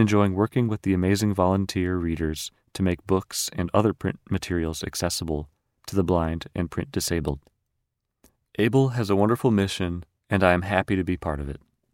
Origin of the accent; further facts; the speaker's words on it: Milwaukee, Wisconsin, United States; I grew up in Milwaukee